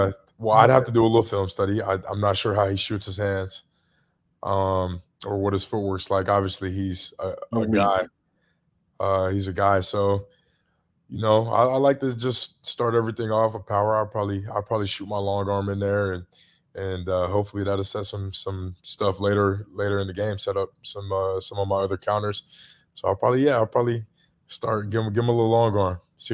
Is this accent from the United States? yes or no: no; Jamaica; I'm Jamaican, so a lot of people might not know what that is